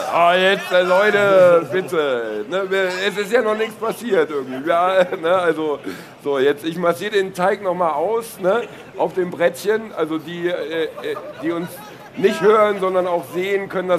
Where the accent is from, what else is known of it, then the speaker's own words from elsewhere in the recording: Hamburg, Germany; Ich komme aus Hamburg